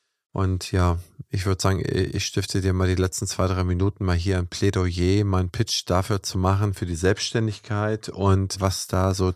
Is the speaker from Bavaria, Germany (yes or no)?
no; Schleswig-Holstein, Germany; der gar nicht in Sachsen ist und gar kein Sachseninteresse, also ne, kein spezielles Sachseninteresse hat, sondern nur ein generelles als Holsteiner.